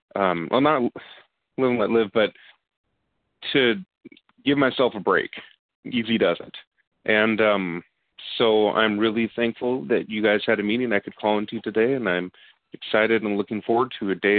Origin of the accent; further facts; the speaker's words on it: Kotzebue, Alaska, United States; I'm from Kotzebue, Alaska.